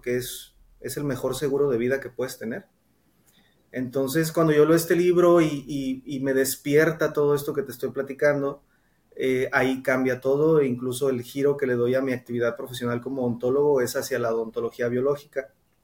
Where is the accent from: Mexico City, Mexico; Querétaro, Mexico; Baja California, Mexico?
Baja California, Mexico; Tijuana; yo soy nacido en Tijuana, Baja California, raro tijuanense que es 100%, ya que mis padres también son de Tijuana.